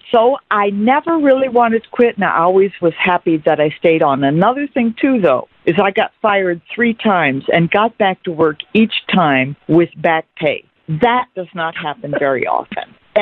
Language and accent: English; Chicago, Illinois, United States; also born or lived in Los Angeles / Detroit; I grew up around Chicago, so I was moving back from Los Angeles to the Midwest where I grew up.